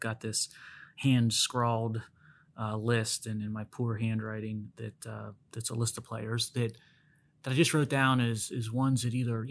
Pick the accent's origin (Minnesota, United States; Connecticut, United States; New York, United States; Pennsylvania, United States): Pennsylvania, United States; Pittsburgh; And Dave Parker was during, you know, in his heyday when I was a kid growing up in Pittsburgh.